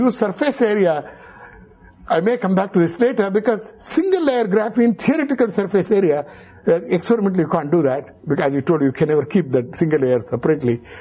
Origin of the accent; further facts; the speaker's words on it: India; Of course, being an Indian, I am very fond of Raman spectroscopy.